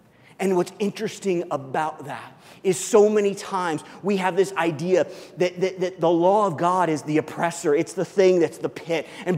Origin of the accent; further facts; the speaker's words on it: Midwest, United States; I don't know about you, I came from the Midwest.